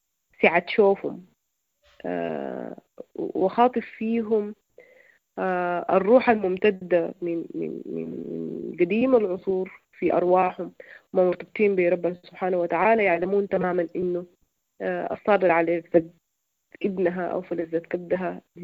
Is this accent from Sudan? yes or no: yes; Sudan; نحن كمجتمع سوداني